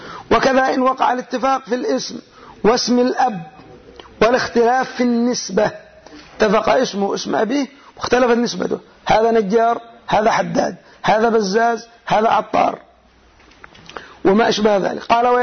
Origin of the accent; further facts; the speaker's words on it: Yemen; عندنا في اليمن الجهات العليا من اليمن صنعاء وما حولها يقولون محمد ومحمد